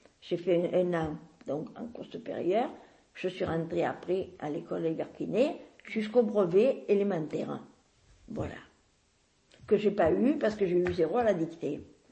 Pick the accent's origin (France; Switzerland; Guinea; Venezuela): France; La Ciotat, Provence-Alpes-Côte d'Azur; Je venais de la Ciotat